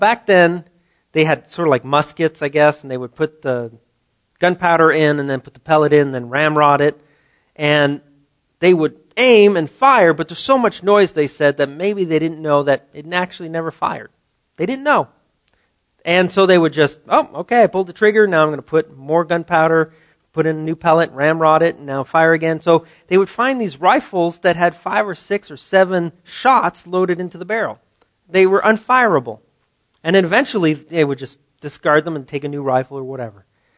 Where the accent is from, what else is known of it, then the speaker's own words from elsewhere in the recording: Canada; As a Canadian, we probably know more about American history than Americans know